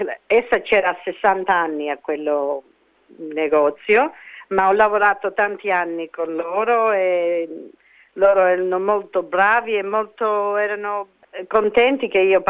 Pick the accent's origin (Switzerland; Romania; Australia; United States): Australia; Italian is a second language; Italian-Australian. Cioè, sono australiana, però abbiamo quello, well, Italian flavor. So, sono australiana, però c'ho sempre the Italian values.